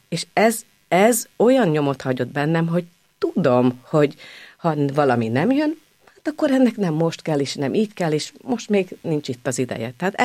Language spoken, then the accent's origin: Hungarian; Budapest, Hungary; Az alsó vízi városban nőttem fel, és az egy nagyon egyházcentrikus, katolikus, 4-5 templom van egy kilométeren belül